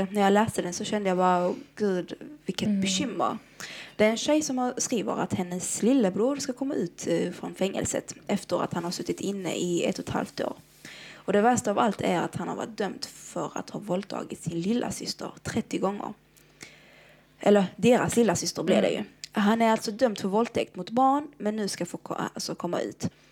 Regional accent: Iraq; Swedish is a second language; now in Sweden; Jag menar, i mitt hemland, Irak då, så är det inte väldigt vanligt att man går ut och fika med en killkompis.

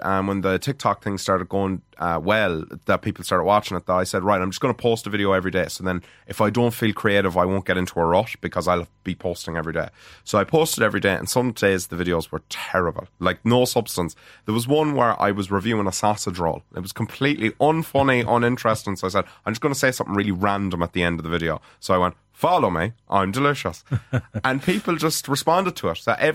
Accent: Connacht, Ireland; I'm from Mayo.

